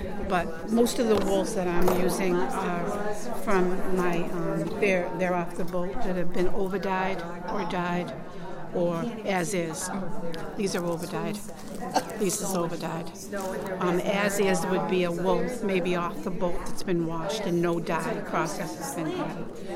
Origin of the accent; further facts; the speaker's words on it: Harwich, Massachusetts, United States; from Harwich, Mass.